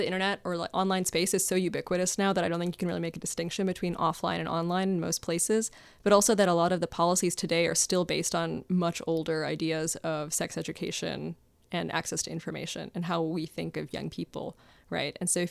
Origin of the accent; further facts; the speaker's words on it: Maryland, United States; and I grew up in Maryland, which I think has more comprehensive sex ed programming than other states.